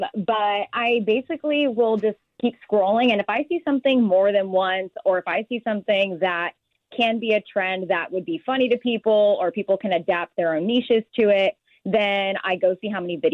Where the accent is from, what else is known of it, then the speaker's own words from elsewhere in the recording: Orange, California, United States; I'm from Orange of Orange County.